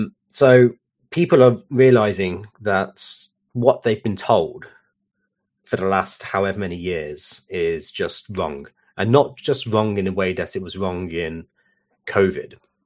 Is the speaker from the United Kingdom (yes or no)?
yes; United Kingdom; But yeah, I'm a Brit.